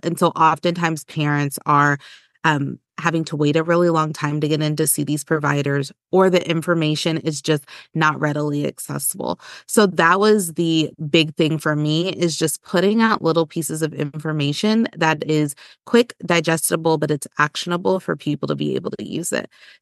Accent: Charlotte, North Carolina, United States; I grew up in Charlotte, this is home

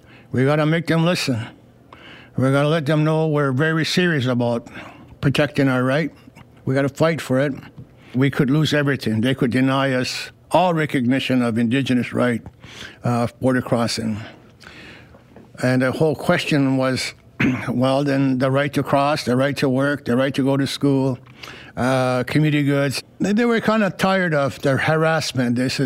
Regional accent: Akwesasne, New York, United States; I'm a Mohawk from Akwesasne, Mohawk Nation. I am from the Wolf Clan, and a faith keeper in a longhouse

